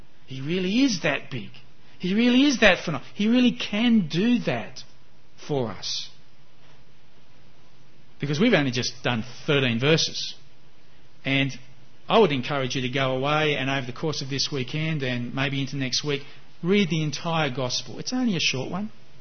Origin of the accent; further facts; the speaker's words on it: Gosford, New South Wales, Australia; I grew up on the Central Coast at Gosford.